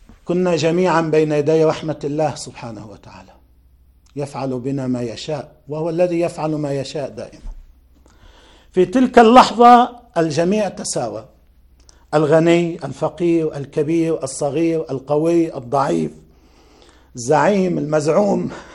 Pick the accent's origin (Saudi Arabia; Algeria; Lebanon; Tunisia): Lebanon; كالهزة عندنا في لبنان والزلزال في تركيا وفي سوريا